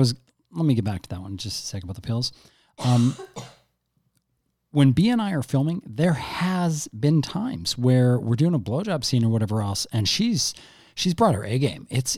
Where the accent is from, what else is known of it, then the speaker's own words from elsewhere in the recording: Canada; We're Canadian. We've always been Canadian. We go to the States to visit, but we've never, you know, like lived down there or anything like that.